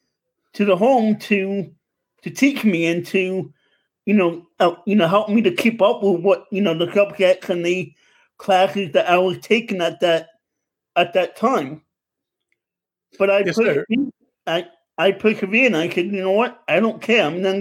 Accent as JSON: {"language": "English", "town": "New York City", "region": "New York", "country": "United States", "tie": "born or raised there", "also_born_or_lived": "Long Island", "lives_now": "Pennsylvania, United States", "said": "I grew up in Queens, New York for the most of my life, and then on Long Island. I just moved to Pennsylvania seven or eight months ago now."}